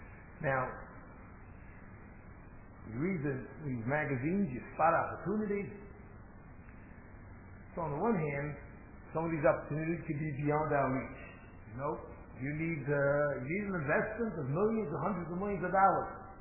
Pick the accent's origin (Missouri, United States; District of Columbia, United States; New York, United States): New York, United States; born there; You know, I guess just in case you don't hear it in my accent, I was born in New York.